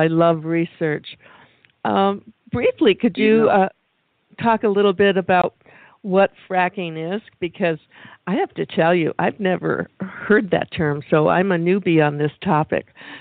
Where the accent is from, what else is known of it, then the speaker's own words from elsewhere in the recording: Michigan, United States; also born or lived in California; I was raised in Michigan, and I got out to California in 1966